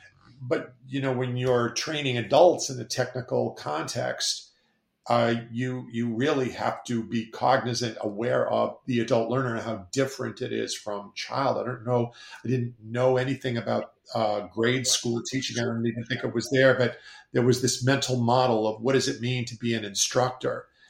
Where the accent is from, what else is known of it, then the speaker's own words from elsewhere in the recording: Boston, Massachusetts, United States; And I spend half my time in Massachusetts on Cape Cod. I'm a Bostonian, right? I'm just down here in the winter.